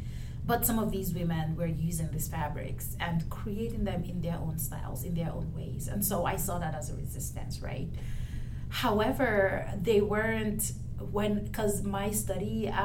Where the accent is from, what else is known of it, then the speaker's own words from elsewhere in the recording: Nigeria; now in United States; I came to the US about 7 years ago, and again, I'm from Nigeria and I identify as Igbo